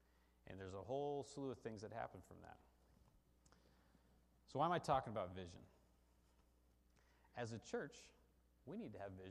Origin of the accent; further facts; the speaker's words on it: Oakland, California, United States; born there; And I grew up in fog. I was born in Oakland, California. And so fog is just part of our life.